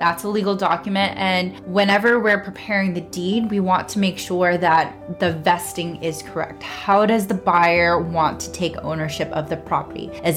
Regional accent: Tampa, Florida, United States; So I grew up here in Tampa Bay. I went to Plant High School. So this is where my family is. This is where my friends are.

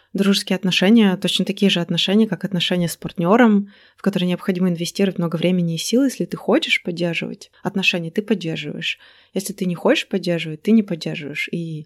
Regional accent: Izhevsk, Udmurt Republic, Russia; now in Moscow, Russia; я переехала вот в Москву из Ижевска

